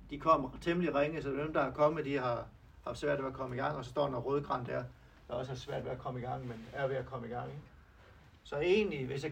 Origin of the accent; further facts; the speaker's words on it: North Denmark Region, Denmark; Og jeg er fra Vendsyssel, der er højt til himlen.